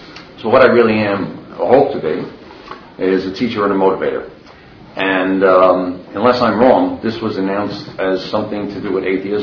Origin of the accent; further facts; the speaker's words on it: New York, United States; I'm a fellow from New York who runs an organization which is called All Roads Ministry.